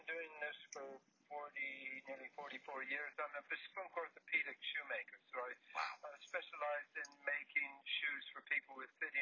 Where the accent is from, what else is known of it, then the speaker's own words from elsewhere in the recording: Canada; I grew up in Canada, as you might be able to tell.